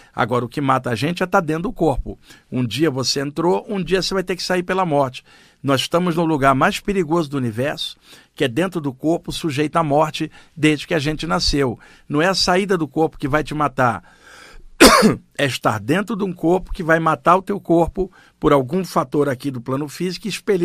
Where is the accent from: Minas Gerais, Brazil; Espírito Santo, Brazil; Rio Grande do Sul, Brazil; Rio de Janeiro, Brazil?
Rio de Janeiro, Brazil; ir nos grupos espirituais do Rio de Janeiro, onde eu cresci